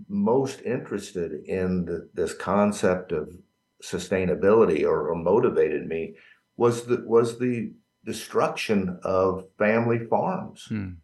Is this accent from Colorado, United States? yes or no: no; Missouri, United States; because Missouri, my home state, had more family farmers in it than any state of the union other than Texas.